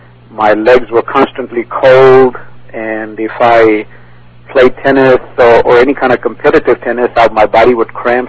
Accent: Pakistan; I'm originally from Pakistan

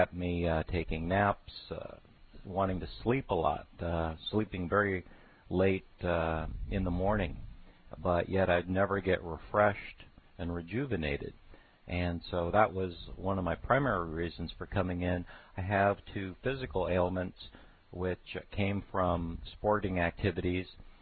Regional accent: Irvine, California, United States; Irvine, California.

